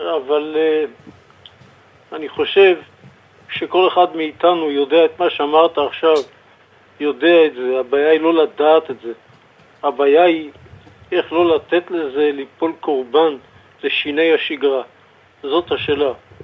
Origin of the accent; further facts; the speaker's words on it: Netanya, Central District, Israel; אני עצמי בא מבית חסידי, ואני גדלתי בנתניה.